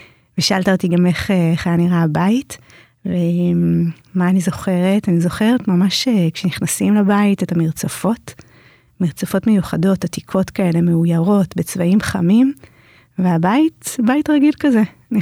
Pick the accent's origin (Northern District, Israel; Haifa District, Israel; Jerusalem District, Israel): Jerusalem District, Israel; Jerusalem; לפני שהתקבלתי לתיכון, לפני המיונים לתיכונים בירושלים